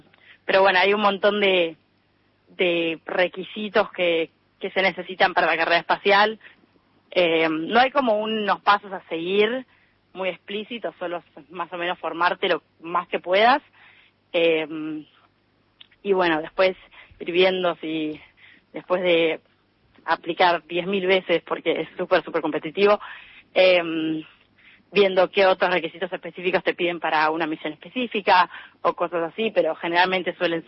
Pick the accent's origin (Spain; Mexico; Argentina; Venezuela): Argentina; yo por lo menos en mi carrera soy la única argentina.